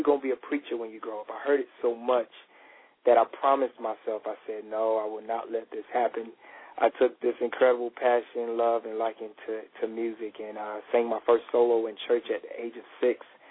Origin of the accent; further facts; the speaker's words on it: Miami, Florida, United States; It's crazy because, you know, growing up in Miami, I grew up in the church, and I used to preach as a kid, like all the time, in church, different events.